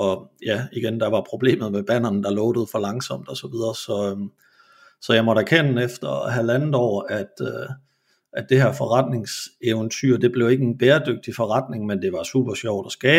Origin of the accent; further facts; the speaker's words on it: Jutland, Denmark; Altså jeg kommer fra Jylland, hvor det sådan jo, man skal ikke slå noget for højt op.